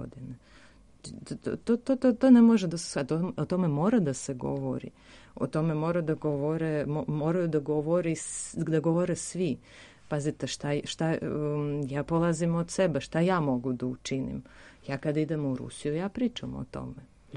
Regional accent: Serbia; Kad idem negde na putovanje i pitaju me odakle si, ja kažem ja sam iz Srbije.

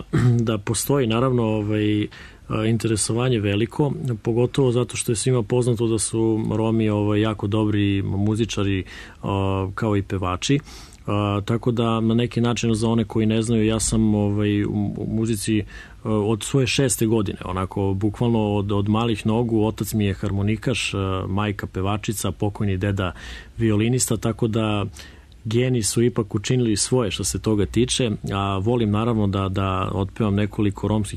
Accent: Mladenovac, Belgrade, Serbia; on je tada boravio kod nas u Mladenovcu nekoliko dana

